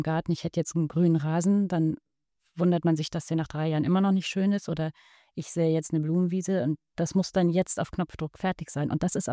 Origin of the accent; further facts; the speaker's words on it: Berlin, Germany; also ich komme Berlin-Wedding, da finde ich so eine Weddinger Pflanze